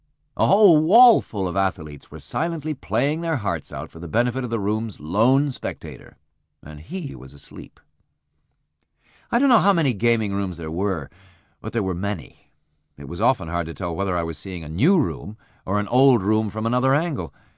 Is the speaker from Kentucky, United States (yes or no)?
no; Iowa, United States; I had never done this before. I'm from Iowa.